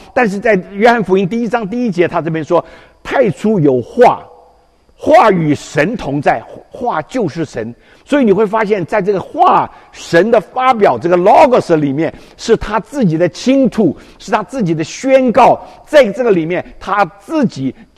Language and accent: Chinese; China; 我们中国人就着我们中国人中文来了解